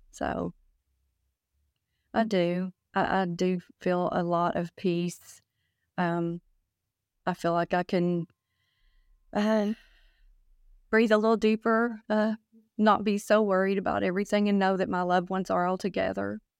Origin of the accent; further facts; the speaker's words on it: Oak Ridge, Tennessee, United States; I'm from Oak Ridge, Tennessee.